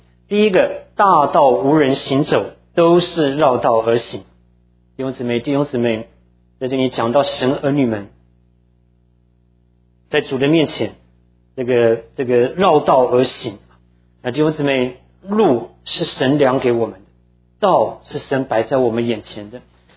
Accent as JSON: {"language": "Chinese", "country": "Taiwan", "tie": "born or raised there", "lives_now": "United States", "said": "所以我小的时候在台湾长大，我父母亲都当然也在这里啊。"}